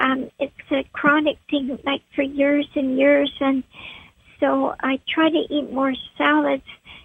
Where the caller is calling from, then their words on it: Port Hardy, British Columbia, Canada; I'm calling from Port Hardy, dear.